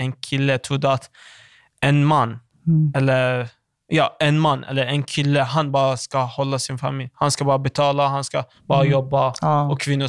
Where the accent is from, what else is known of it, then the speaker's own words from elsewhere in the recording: Iran; Swedish is a second language; om min mamma, hon varit idag i mitt hemland, eller Iran.